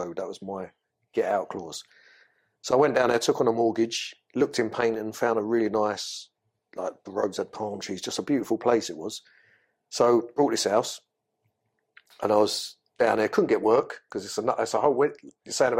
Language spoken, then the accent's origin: English; London, United Kingdom; Yeah, because I'm fucking from London.